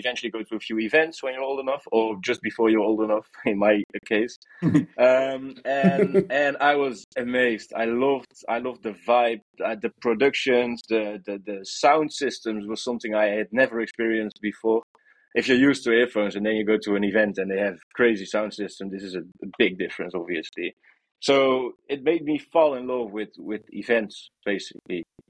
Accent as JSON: {"language": "English", "country": "Netherlands", "second_language": "English", "said": "I'm from the Netherlands. So in the Netherlands, as you might know, the hardcore scene is quite popular."}